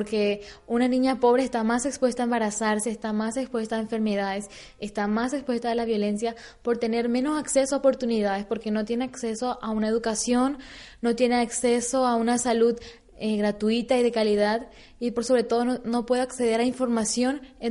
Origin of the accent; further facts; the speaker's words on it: Paraguay; Sí, así mismo vengo de Paraguay, un país un poco lejano y un país muy pequeño, pero con necesidades grandes.